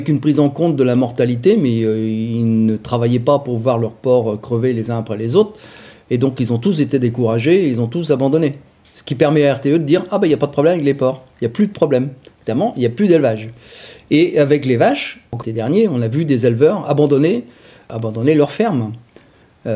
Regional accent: Normandy, France; chez nous, dans la Manche

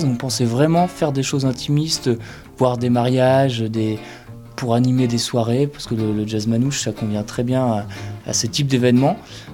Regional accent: Tours, Centre-Val de Loire, France; Alors nous, tous les quatre, on vient de la ville de Tours, dans la région centre.

